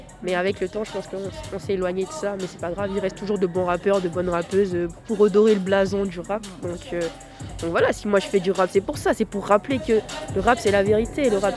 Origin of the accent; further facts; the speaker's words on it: Caen, Normandy, France; je suis rappeuse chanteuse et je viens de Caen. J'ai 23 ans